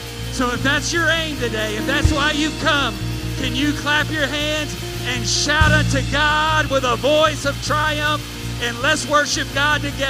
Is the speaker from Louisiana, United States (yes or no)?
yes; Louisiana, United States; Growing up in South Louisiana, born and raised, I will tell you, I have been disappointed many times before